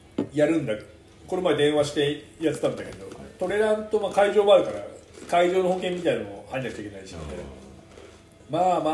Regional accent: Atsugi, Kanagawa, Japan; 僕の生まれ育った厚木を遊びに来てくださいっていう

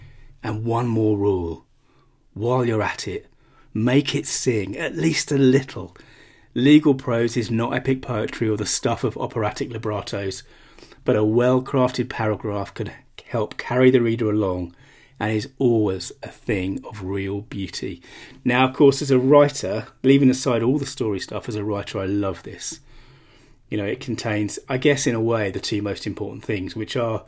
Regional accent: United Kingdom; Obviously, I'm a Brit. I'm not really particularly clear on how the law works in the US

